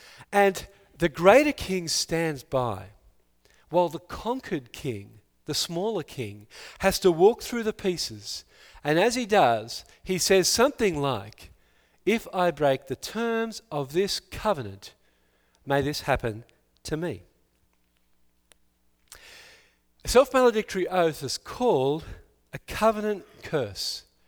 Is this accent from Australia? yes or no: yes; Australia; I'm an Aussie, as you know.